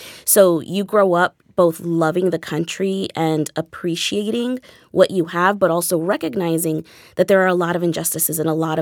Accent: Washington, D.C. area, United States; I'm the daughter of immigrants. I grew up in the Washington, D.C. area, so immigrants' rights was always something that was at the forefront.

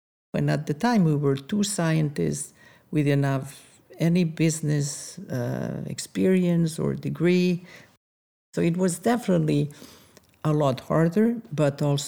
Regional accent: Andorra; we came from France, but I'm not from France. I am from a very small country called Andorra. And Andorra is in the Pyrenees between France and Spain.

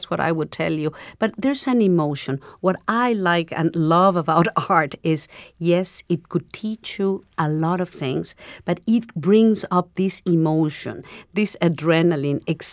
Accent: Mexico City, Mexico; English is a second language; also born or lived in Chicago, United States; I grew up in Mexico City, as you said. I was born in Chicago, actually, but moved very, very young at Mexico.

